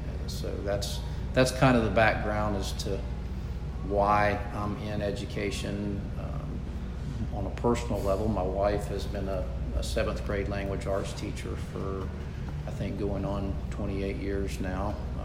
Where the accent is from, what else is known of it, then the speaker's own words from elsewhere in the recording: Lake Placid, United States; I grew up in Lake Placid, and my mother was a legal secretary, and my dad was a sheriff's deputy.